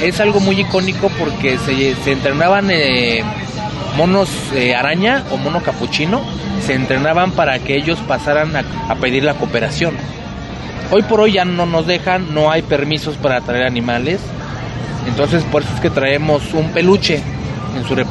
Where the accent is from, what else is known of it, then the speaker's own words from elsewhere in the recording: State of Mexico, Mexico; soy organillero, vengo del Estado de México.